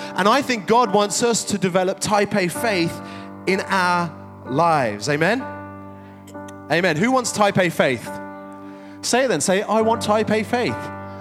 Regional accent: West Midlands, United Kingdom; because of my posh accent. I know, that's probably what you're thinking. I'm actually from the West Midlands.

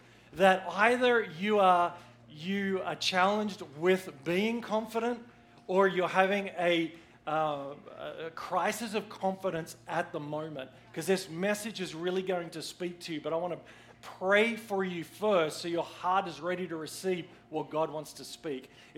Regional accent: Australia; I mean, I'm Australian at the end of the day.

